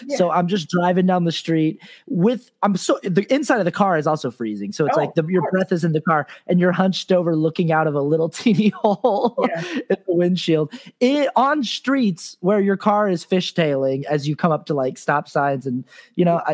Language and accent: English; Utah, United States; there are times in the winter growing up in Utah